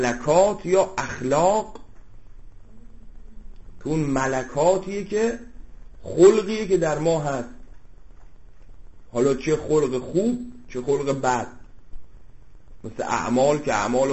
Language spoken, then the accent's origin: Persian; Iran; بحث ایرانیه، ما ایرانی هستیم